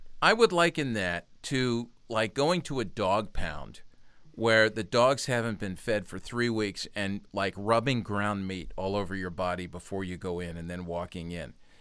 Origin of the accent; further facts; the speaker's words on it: Philadelphia, Pennsylvania, United States; Now, understand, I'm from Philly. These are Philly fans.